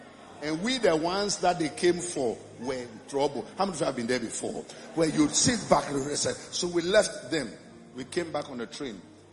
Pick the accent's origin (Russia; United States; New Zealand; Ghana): Ghana; So I look at Barbara and say, Barbara, where I come from Ghana, Dodowa and Osu and Akwapim, which one is more village?